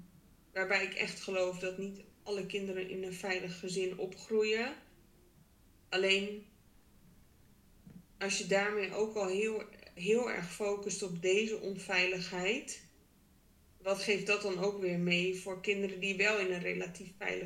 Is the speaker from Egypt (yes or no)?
no; Harderwijk, Gelderland, Netherlands; en ik kom oorspronkelijk uit Harderwijk